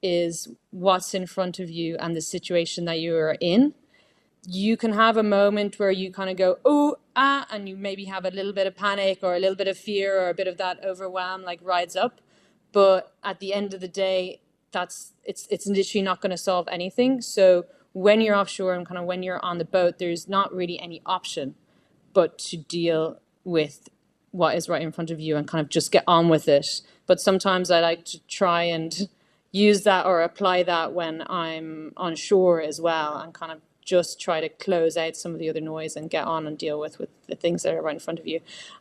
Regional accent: Ireland; whenever someone hears that I'm from Ireland, they, oh, we love Ireland.

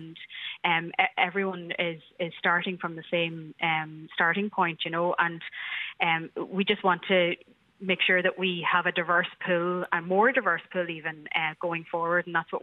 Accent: Ulster, Ireland; moved away as an adult; now in Dublin, Ireland; I'm from the Gaeltacht area, a place called Clonmealy. And so I did my secondary schooling there, and I've been in Dublin then since I went to university.

